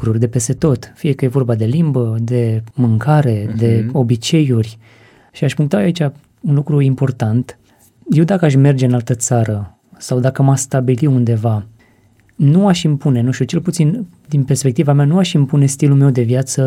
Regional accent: Romania; mi-ar plăcea într-un fel să păstrăm și acea identitate culturală din trecutul nostru. Noi suntem români pentru că...

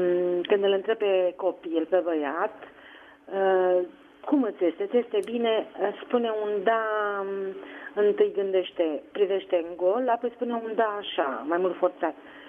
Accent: Târgoviște, Dâmbovița, Romania; din Târgoviște.

